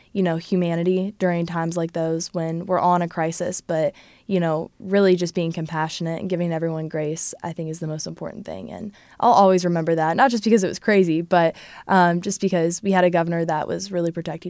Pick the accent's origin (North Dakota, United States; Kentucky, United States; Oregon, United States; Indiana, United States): Kentucky, United States; Louisville; I grew up right outside of Louisville, so, you know, we had access to transportation and running water, and, you know, it was a 10-minute drive to downtown Louisville